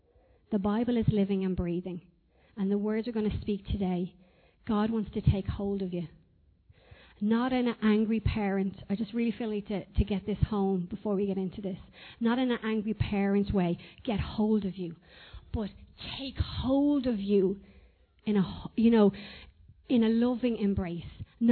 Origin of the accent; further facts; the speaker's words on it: Ireland; I think it really typifies us as Irish people, that we don't like to be seen to stand up and blowing our own trumpet